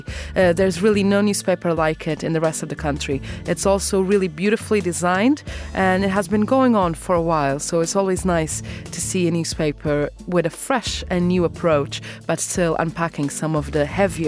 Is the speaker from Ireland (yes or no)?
no; Portugal; English is a second language; I'm a producer here at Monocle 24. The newspaper of my choice is Publico from my home country, Portugal.